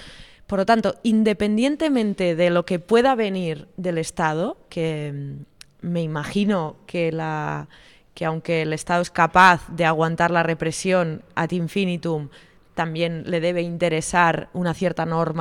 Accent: Figueres, Catalonia, Spain; Yo soy de Figueras, que es un pueblo en el norte

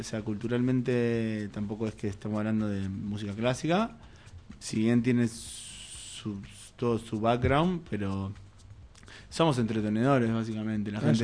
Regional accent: Rosario, Santa Fe, Argentina; Bueno, te decía, como soy de Rosario

